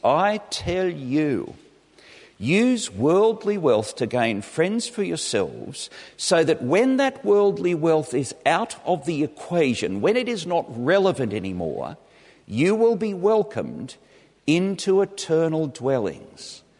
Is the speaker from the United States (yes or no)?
no; South Africa; In the 50s and 60s in South Africa